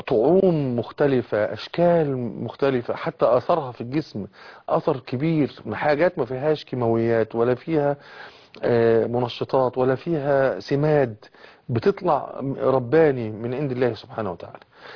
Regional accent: Egypt; يعني احنا عندنا في مصر والبلاد العربيه قد نرى المطر في ايام معدوده في السنه

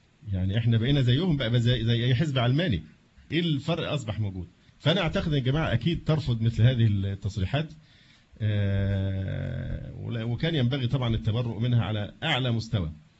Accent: Egypt; عندنا في مصر

